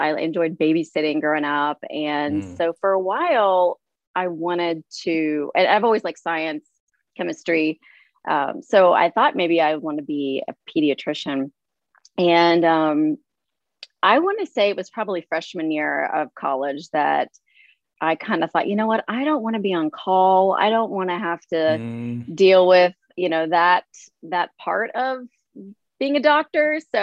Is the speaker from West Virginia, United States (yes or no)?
yes; St. Mary's, West Virginia, United States; My grandfather was a dentist, and he had a practice in St. Mary's, where I grew up in West Virginia.